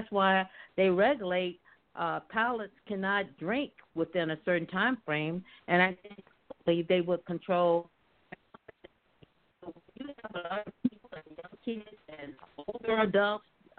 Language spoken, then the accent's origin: English; Glendale, Arizona, United States; I'm from Glendale, Arizona.